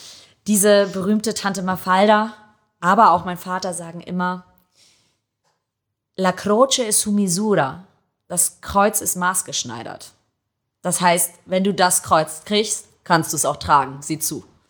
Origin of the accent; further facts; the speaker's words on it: Hamburg, Germany; Doch, ich bin Hamburger. Aber ich habe immer noch einen italienischen Pass und ich fühle mich Italien sehr verbunden